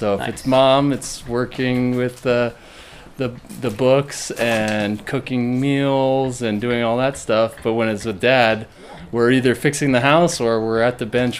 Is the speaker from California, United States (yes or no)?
yes; San Diego, California, United States; now in Texas, United States; I'm from San Diego originally, but now I'm a Texan by zip code.